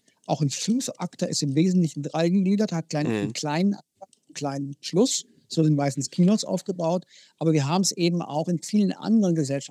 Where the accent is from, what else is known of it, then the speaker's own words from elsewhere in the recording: Konstanz, Baden-Württemberg, Germany; Also ich komme ja aus Konstanz